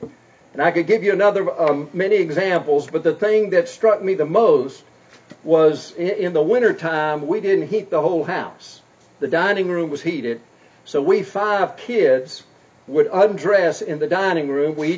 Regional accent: South Korea; And growing up in Korea in the 1950s, I thought everybody experienced robberies at least once a week.

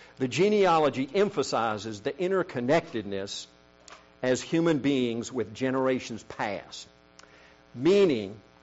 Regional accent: South Korea; English is a second language; growing up in Korea, when I was speaking in Korean, I never used the pronouns I, my, me, or mine.

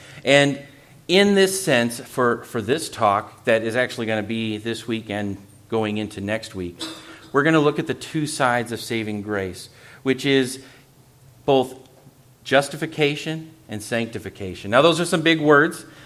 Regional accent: Minnesota, United States; we come from Minnesota, and, you know, I don't think I have owned a pair of sandals before moving to South Carolina

